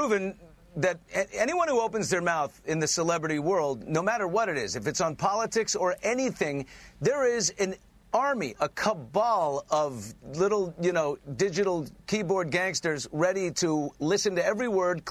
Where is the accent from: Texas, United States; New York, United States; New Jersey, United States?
New York, United States; You know, I'm a New Yorker.